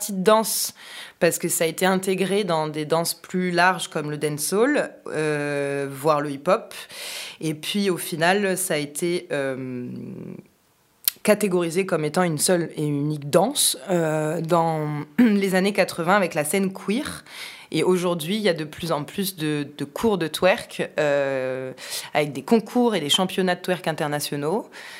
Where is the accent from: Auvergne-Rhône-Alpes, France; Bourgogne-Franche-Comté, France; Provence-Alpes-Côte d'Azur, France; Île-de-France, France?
Provence-Alpes-Côte d'Azur, France; Marseille; je suis marseillaise et j'ai 31 ans.